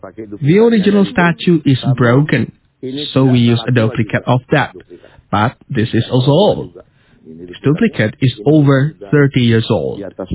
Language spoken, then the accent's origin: English; Nainggolan, North Sumatra, Indonesia; In fact, our origins are from Samosir, the origins of our ancestors. So we come here from Nainggolan district because